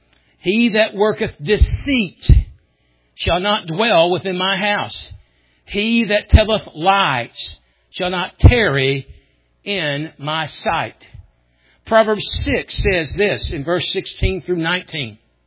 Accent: Memphis, Tennessee, United States; I grew up in Memphis, and I learned to smell the manure wagon from 2 miles away.

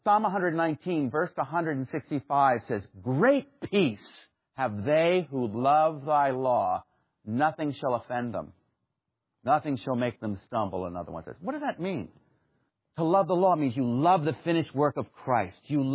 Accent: New York, United States; I'm a New Yorker.

